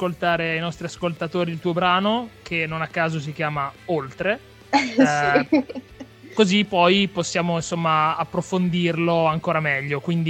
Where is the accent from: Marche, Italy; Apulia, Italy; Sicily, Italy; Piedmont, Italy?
Marche, Italy; per me che sono marchigiano